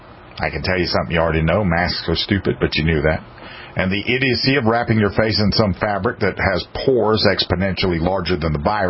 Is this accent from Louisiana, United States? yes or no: no; South Carolina, United States; Here in my home state of South Carolina, I see some occasionally.